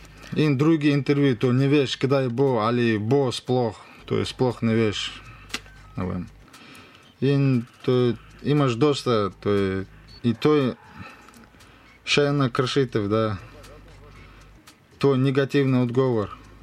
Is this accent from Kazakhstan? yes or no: yes; Kazakhstan; Slovenian is a second language; moved away as an adult; now in Slovenia; mi smo prišli iz Republike Kazahstan. 3 leta nazaj vprašali smo zaščitu v Republiki Slovenije.